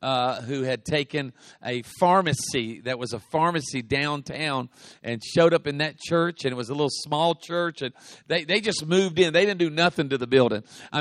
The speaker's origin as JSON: {"language": "English", "region": "South Carolina", "country": "United States", "tie": "born or raised there", "also_born_or_lived": "Louisiana", "moved": "as an adult", "lives_now": "Birmingham, United States", "said": "I'm from Louisiana, so born and raised in South Carolina, but moved to Louisiana right out of high school."}